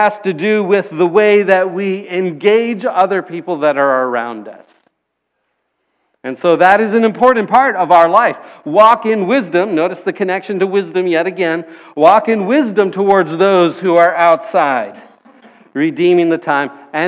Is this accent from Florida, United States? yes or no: yes; Florida, United States; I'm from South Florida, and I never had a boat, so I couldn't do this too often